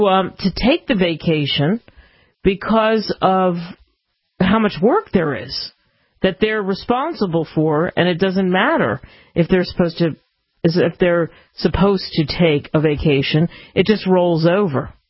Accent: Cherry Hill, New Jersey, United States; as they would say back in my hometown of Cherry Hill, I'm slinging the hash just like the rest of you

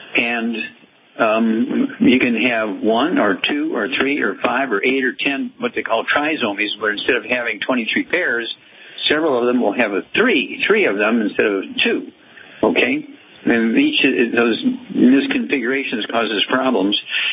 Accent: Missouri, United States; Yeah, I'm from Missouri. I know what that is.

